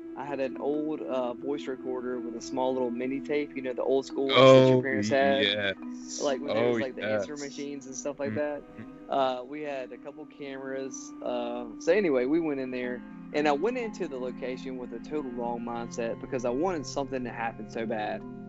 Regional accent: Mississippi, United States; and I'm from Mississippi. My grandparents lived in Brookhaven, Mississippi, which is a very small town in Mississippi.

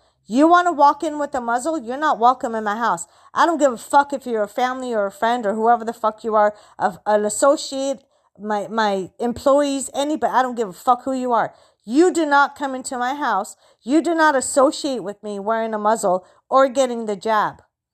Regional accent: United States; I'm a U.S. citizen. I'm an American.

